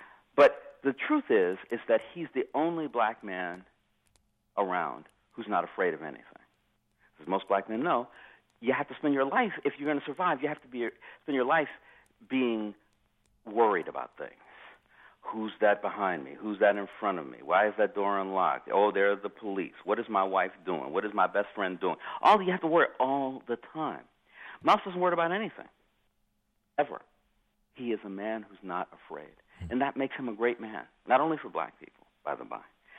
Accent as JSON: {"language": "English", "region": "California", "country": "United States", "tie": "born or raised there", "said": "I'm an only child, born and raised in California."}